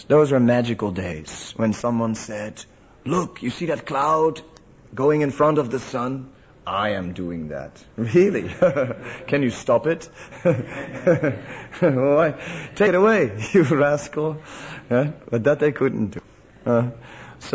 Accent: Amsterdam, North Holland, Netherlands; I was from Amsterdam, and that should say enough in itself, right? I think everyone understands what it's like to grow up in Amsterdam and just, to have too much money in your pocket and not knowing what to do with it.

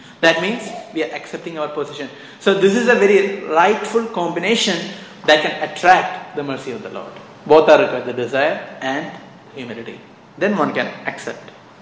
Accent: India; I said, I'm a monk from India.

